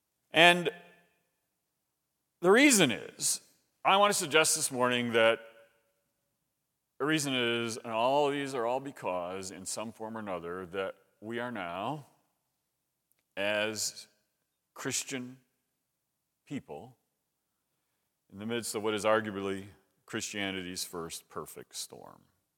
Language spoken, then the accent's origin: English; West Virginia, United States; I'm from West Virginia. You ever hear of that state?